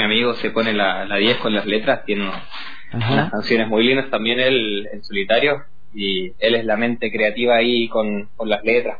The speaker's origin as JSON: {"language": "Spanish", "country": "Chile", "moved": "as an adult", "lives_now": "Argentina", "said": "Sí, soy de Chile, estoy acá viviendo desde el 2020. Me vine para acá a estudiar y justo me agarró la pandemia."}